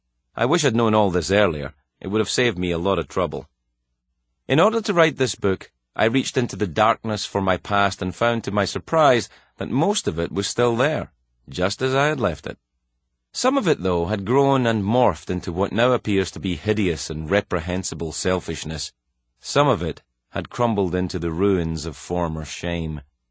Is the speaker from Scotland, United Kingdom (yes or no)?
yes; Glasgow, Scotland, United Kingdom; my hometown of Glasgow, Scotland